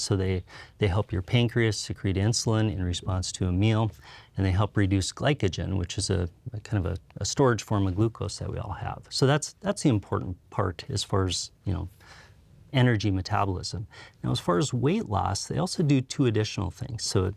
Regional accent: Wahpeton, North Dakota, United States; also born or lived in Lidgerwood; I spent my early years in Lidgerwood, North Dakota, to call Wahpeton my hometown. Graduated from high school there

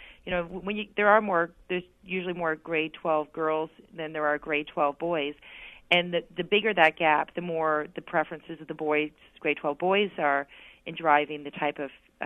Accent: Canada; I'm a Canadian, right, so we drink a lot earlier here

